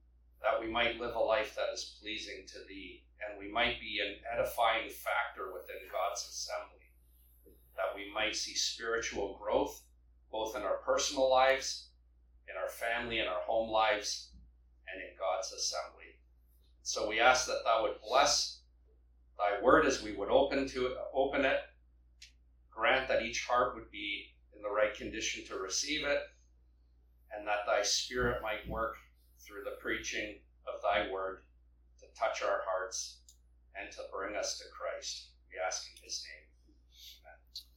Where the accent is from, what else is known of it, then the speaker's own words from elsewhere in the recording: Bancroft, Ontario, Canada; from Ontario, from Bancroft.